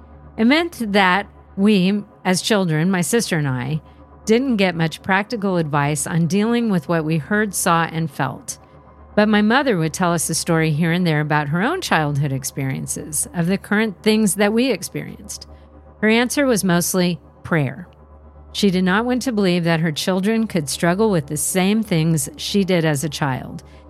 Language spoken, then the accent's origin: English; California, United States; We grew up in Northern California among the redwoods and right on the coast.